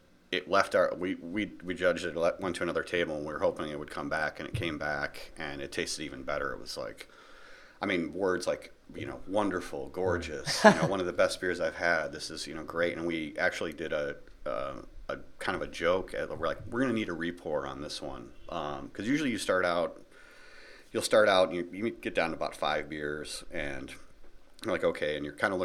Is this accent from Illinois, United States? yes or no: yes; Libertyville, Illinois, United States; and I grew up in Libertyville. So I was already kind of hanging out there.